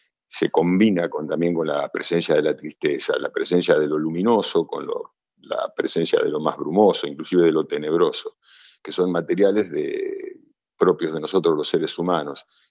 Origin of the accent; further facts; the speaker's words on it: Rosario, Santa Fe, Argentina; Me encuentra en mi ciudad natal, que es mi ciudad de residencia. Pronto a viajar dentro de unos días. Pero en Rosario estoy.